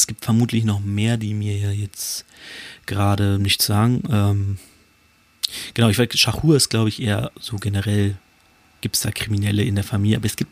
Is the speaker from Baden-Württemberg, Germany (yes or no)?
no; Hanover, Lower Saxony, Germany; Ich komme ja aus Hannover